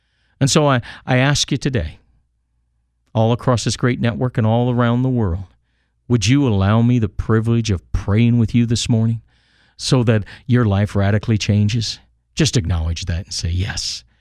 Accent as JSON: {"language": "English", "region": "Texas", "country": "United States", "lives_now": "Canada", "said": "You know, I'm from Texas. I came to Canada from Texas, and I used a lasso."}